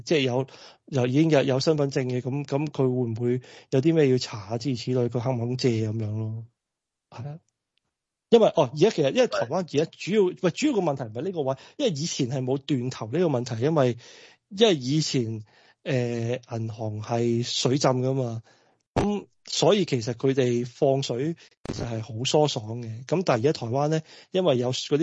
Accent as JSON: {"language": "Cantonese", "country": "Hong Kong", "said": "呢个唔系因为我系香港人所以咁样噶"}